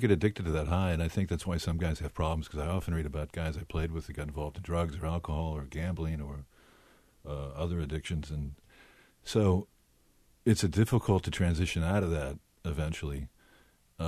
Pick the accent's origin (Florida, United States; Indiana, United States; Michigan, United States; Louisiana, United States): Michigan, United States; Detroit; Detroit, my dad drove a bus in Detroit, and mom was a housewife. And, Detroit's a hard rabble town.